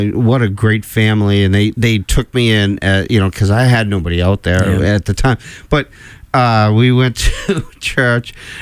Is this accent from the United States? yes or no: no; Philippines; because I am the Filipino, what do you call me?